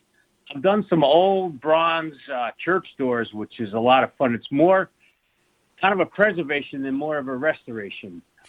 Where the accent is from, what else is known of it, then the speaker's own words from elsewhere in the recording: Ramsey, New Jersey, United States; moved away; I grew up in Ramsey, New Jersey, went to Ramsey High School.